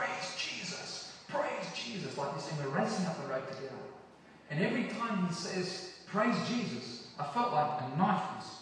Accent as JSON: {"language": "English", "country": "Australia", "said": "And because I'm an Australian, he's English, I thought, well, actually he's a Welshman, but, you know, we'd be competitive."}